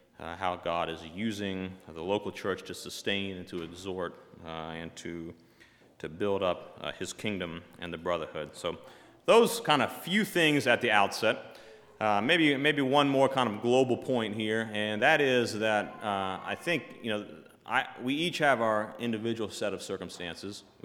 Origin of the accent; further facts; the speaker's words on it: Durlock, Pennsylvania, United States; born there; I was born in Durlock, Pennsylvania. Some of you may know where that is. It's a tiny little town in Lancaster. In 1977, and I was the third child